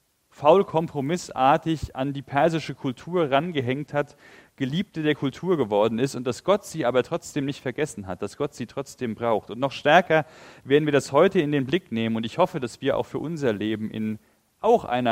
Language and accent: German; Germany; weil wir als Deutsche ja in unserer Geschichte gar nicht so weit weg sind von diesem Text